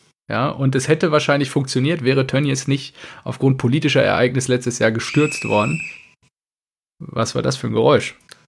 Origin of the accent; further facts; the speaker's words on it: Dortmund, North Rhine-Westphalia, Germany; Fände ich als Dortmunder nicht so schlecht